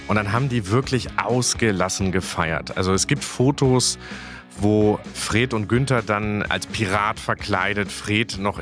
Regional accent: Düsseldorf, North Rhine-Westphalia, Germany; Ist ja in meiner Heimat ja gang und gäbe.

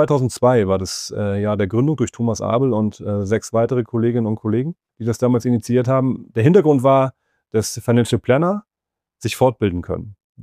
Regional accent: Hamburg, Germany; Also ich komme vom Dorf hier aus den Vier- und Marschlanden.

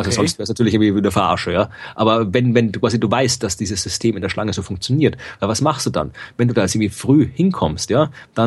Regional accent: Austria; Bin Österreicher.

